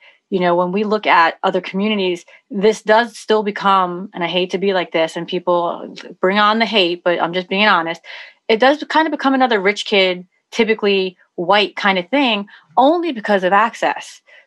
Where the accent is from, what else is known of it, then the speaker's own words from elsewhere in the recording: New York, United States; I'm from New York, so I don't know what it is around the country or around the globe.